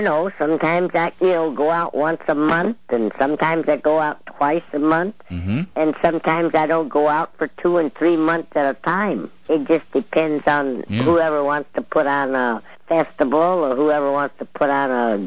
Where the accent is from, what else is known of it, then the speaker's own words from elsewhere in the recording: Sheffield, Alabama, United States; That's Sheffield, Tuscumbia, and Florence. And I was from Sheffield.